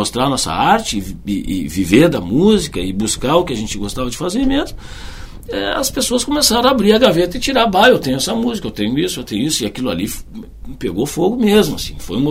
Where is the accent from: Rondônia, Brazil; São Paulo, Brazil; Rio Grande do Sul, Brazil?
Rio Grande do Sul, Brazil; Caxias do Sul; now in Porto Alegre, Brazil; E eu vim de Caxias e vim para tocar na Pauperia.